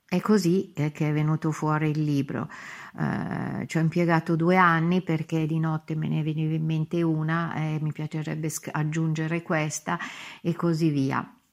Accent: Lomnago, Lombardy, Italy; also born or lived in Varese; Io sono nata a Varese, ma ho vissuto fino ai 6 anni a Lomnago, perché la famiglia sia di mia mamma che di mio papà sono di Lomnago.

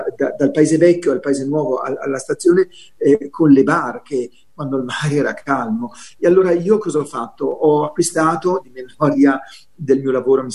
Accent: Lombardy, Italy; io sono lombardo e quindi sono qua in aiuto ai Liguri per questo progetto.

